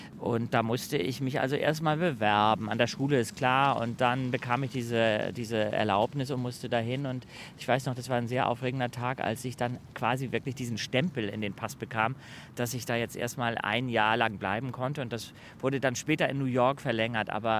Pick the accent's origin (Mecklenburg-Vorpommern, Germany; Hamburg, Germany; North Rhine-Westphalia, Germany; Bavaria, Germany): Hamburg, Germany; ich bin in Altona eigentlich aufgewachsen. Okay. Dann umgezogen nach Eimsbüttel bzw. ins Generalsviertel, Gneisenaustraße.